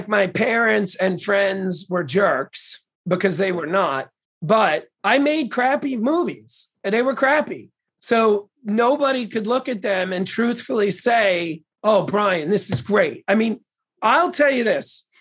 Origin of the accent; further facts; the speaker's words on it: Queens, New York, United States; I grew up in Queens, New York. I was born in the late 70s. It was my mom, my dad, and me, and that's it.